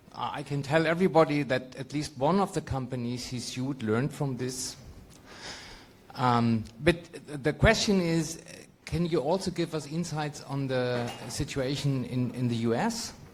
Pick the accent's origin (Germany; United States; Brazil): Germany; English is a second language; I'm from Germany. I know all these things.